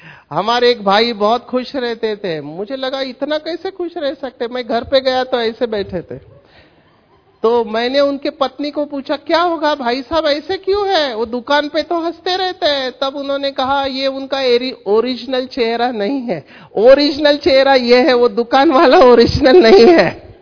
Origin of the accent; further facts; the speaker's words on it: Mumbai, Maharashtra, India; मेरा बचपन स्लम में गया, झोपड़पट्टी में। मैं मुंबई के स्लम में बड़ा हुआ, विक्रोली में, रेलवे ट्रैक को लग के। अभी हमारे घर में किसी को अंग्रेजी नहीं आता, 10th तक पढ़ाई मराठी में हुआ।